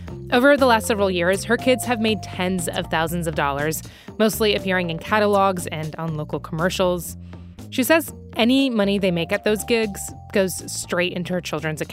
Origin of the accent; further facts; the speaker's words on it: North Carolina, United States; I grew up in North Carolina.